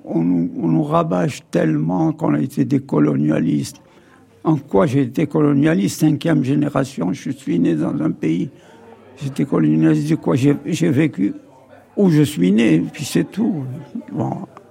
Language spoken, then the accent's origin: French; Guelma, Guelma Province, Algeria; born there; je suis né en 1936 à Guelma, qui est l'est de l'Algérie. Et ma famille est originaire de deux régions différentes, deux pays différents, c'est-à-dire du côté de mon père, c'est l'Italie et la Calabre